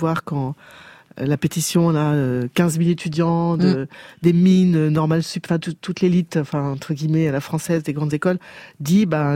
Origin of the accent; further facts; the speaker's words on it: Nouvelle-Aquitaine, France; born there; Parce que moi, quand je suis née dans le Poitou-Charentes